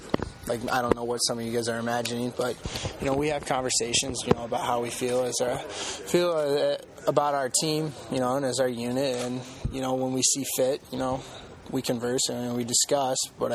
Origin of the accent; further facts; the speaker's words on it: Iowa, United States; The fact that, you know, I grew up in Iowa didn't make it hurt more, right?